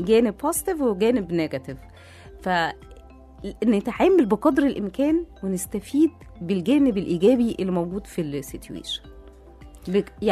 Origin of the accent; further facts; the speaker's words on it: Egypt; انا اللي انا شايفاه كمصريين اللي بتنقصنا سنه التايم مانجمنت